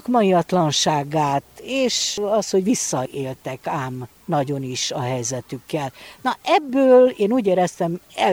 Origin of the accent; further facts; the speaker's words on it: Bistrița-Năsăud, Romania; first language hu; mert Szorványvidéken nőttem fel, tehát párhuzamosan tanultam meg a magyart és a románt, sőt, még Besztercén a németet is